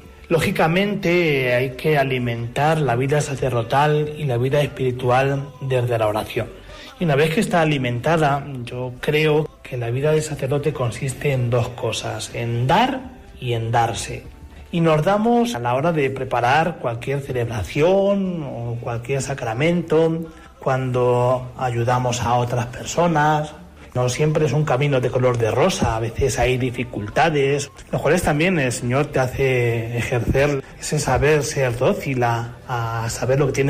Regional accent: Pedro Muñoz, Castilla-La Mancha, Spain; born there; nací en Pedro Muñoz el 7 de junio del 82

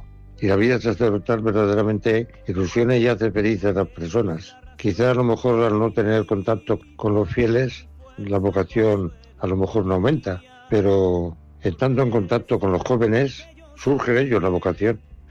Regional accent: Fuente el Fresno, Castilla-La Mancha, Spain; Soy de Fuentefresno. Y nací el 16 de noviembre de 1937

